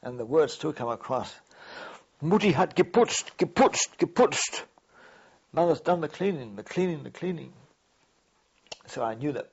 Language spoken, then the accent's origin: English; England, United Kingdom; as an Englishman, as a boy, English schoolboy, there wasn't much to know about them.